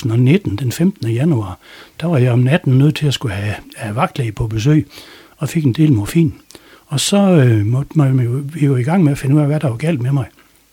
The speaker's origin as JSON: {"language": "Danish", "town": "Hørby", "region": "North Denmark Region", "country": "Denmark", "tie": "born or raised there", "also_born_or_lived": "Dors", "said": "Så de flyttede så til Hørby, og jeg fulgte med."}